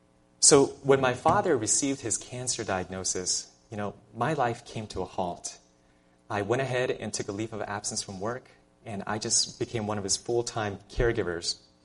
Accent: Maryland, United States; I was born and raised in Maryland, and I initially had no interest going into medicine.

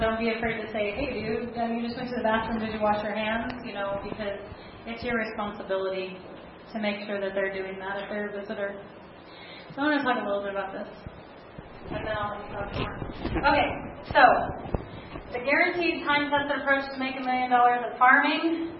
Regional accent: South Dakota, United States; we come from South Dakota, and we come down to Florida, and we go down to Texas, and we go over to Oregon

